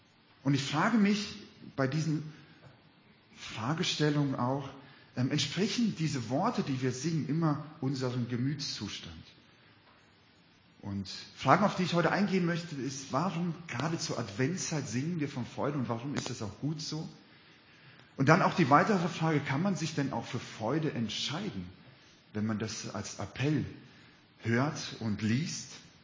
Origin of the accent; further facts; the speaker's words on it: Gummersbach, North Rhine-Westphalia, Germany; ich komme aus der Nähe von Gummersbach, aus dem Oberbergischen Kreis